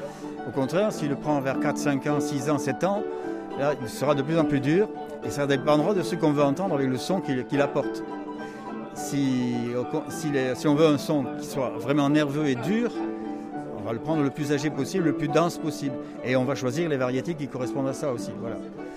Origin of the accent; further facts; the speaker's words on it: Occitanie, France; Montpellier, Béziers, enfin de tous ces coins. Et c'est mon pays d'origine, d'ailleurs.